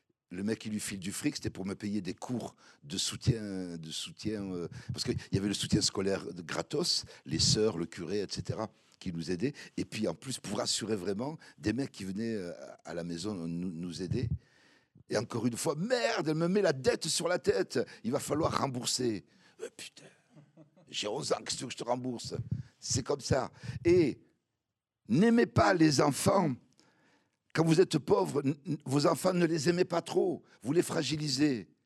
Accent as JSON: {"language": "French", "country": "Algeria", "said": "moi, je suis algérien, il me faut un peu plus que ça."}